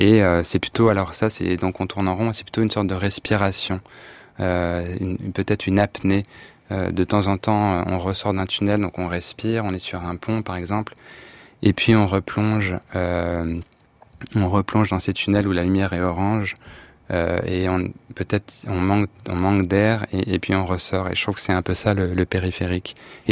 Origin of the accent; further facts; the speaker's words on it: Paris, Île-de-France, France; parce que je suis parisien